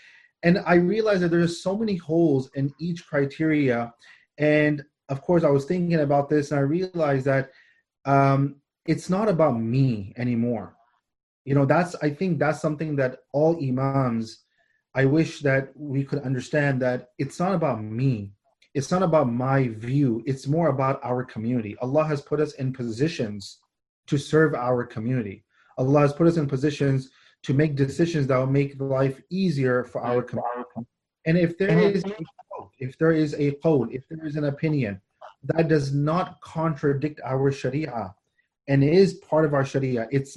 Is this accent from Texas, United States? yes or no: yes; Dallas, Texas, United States; I grew up here in Dallas all my life